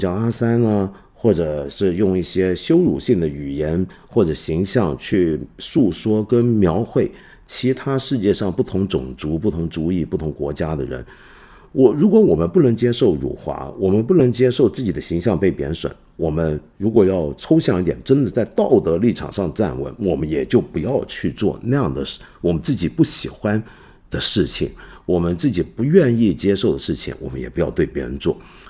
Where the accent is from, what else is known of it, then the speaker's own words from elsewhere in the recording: China; 用我们中国人熟悉的方法讲，我们中国人讲什么呢？己所不欲，勿施于人。